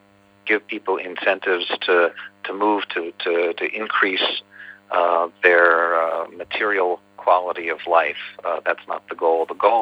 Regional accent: United States; I'm an American, and I think the U.S. historically has identified itself as a place that is open to people from all over the world

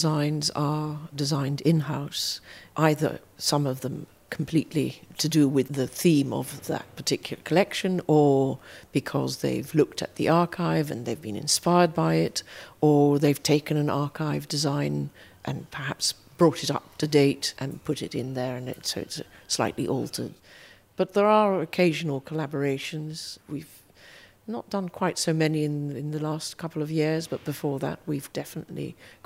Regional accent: Netherlands; Well, I'm not British myself. I'm from Holland.

